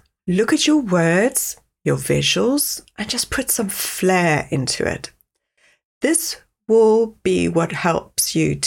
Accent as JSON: {"language": "English", "country": "South Africa", "accent": "South African", "lives_now": "England", "said": "yes, that is an accent you hear. I'm South African. I live in England. I'm married to a Swede."}